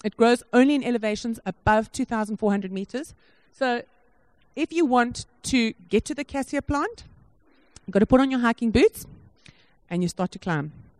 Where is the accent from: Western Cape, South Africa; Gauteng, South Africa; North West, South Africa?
Gauteng, South Africa; Johannesburg; I'm from Joburg, you know.